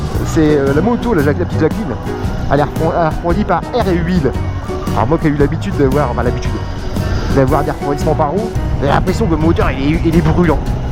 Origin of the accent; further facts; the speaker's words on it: Hauts-de-France, France; Et quand t'es passionné et puis on voit que je viens de Picardie.